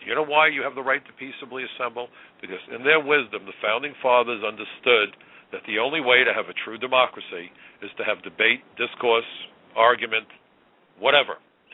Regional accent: United States; But as an American, I have a tuning knob.

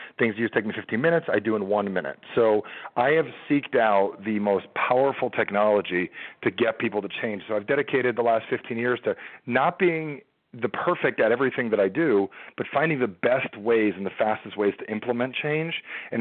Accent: New Jersey, United States; I'm from Jersey. I'm very straight to the point.

